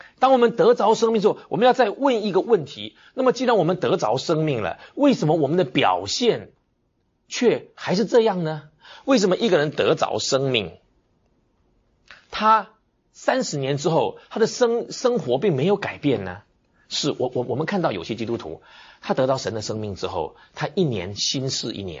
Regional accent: southern Taiwan, Taiwan; 我小的时候是住在台湾的南部，当我小时候在台湾南部生长的时候，我们家里有一度种果树，我们家里大部分是种稻子的

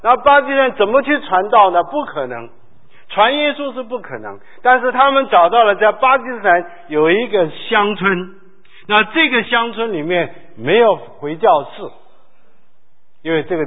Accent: South Korea; 其实我们在韩国长大的时候，我们都住在洞里，你知道吗？我的家在真洞啊。

